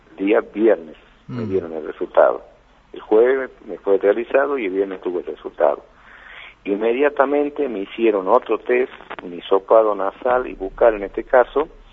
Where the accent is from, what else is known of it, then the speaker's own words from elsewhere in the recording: Tucumán, Argentina; Soy tucumano.